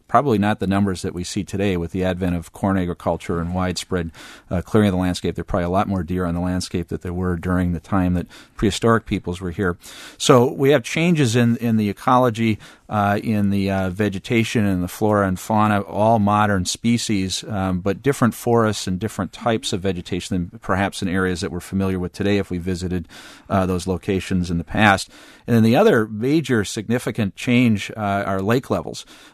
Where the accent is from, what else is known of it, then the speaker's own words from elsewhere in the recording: Marinette, Wisconsin, United States; I'm from Marinette originally, and people are concerned about how lake levels have shifted over the last 20 years or so.